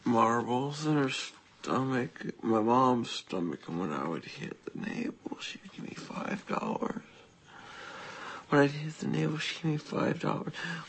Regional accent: Xenia, Ohio, United States; born there; I was born right here in Xenia, Ohio, to a lesbian midwife who cut off all her hair like a bitch.

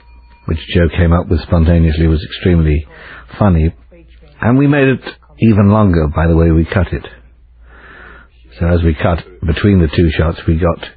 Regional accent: England, United Kingdom; because I'm from England and a foreigner, not brought up watching American television, it didn't bother me.

